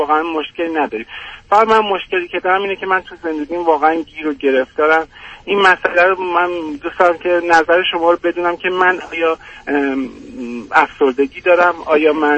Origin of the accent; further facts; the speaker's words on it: Iran; now in Europe; بعد از اینکه من از ایران خارج شدم اومدم کشورهای اروپایی